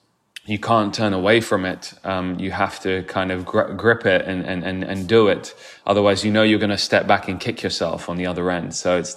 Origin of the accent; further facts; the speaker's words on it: London, United Kingdom; You know, growing up in London, I spent my early childhood in school trying not to get beaten up and bullied. And that meant kind of hiding aspects of your Indianness, your culture, to fit in.